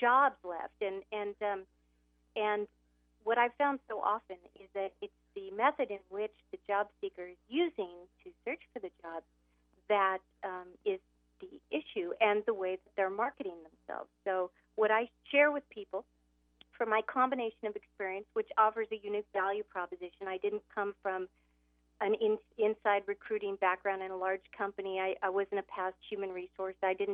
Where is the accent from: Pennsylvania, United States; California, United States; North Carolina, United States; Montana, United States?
California, United States; Carmel; Well, I grew up just a little bit north of you in Carmel, California, Carmel. And beautiful place.